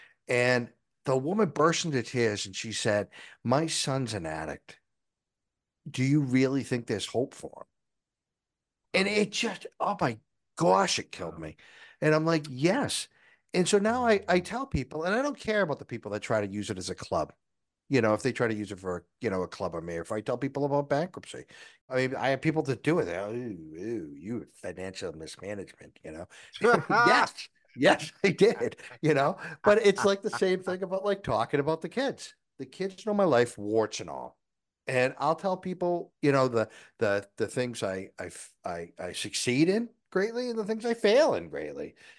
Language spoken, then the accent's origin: English; Boston, Massachusetts, United States; now in Tennessee, United States; So I moved to Tennessee from Boston, and that's why one of my books is about a detective from Boston to Tennessee.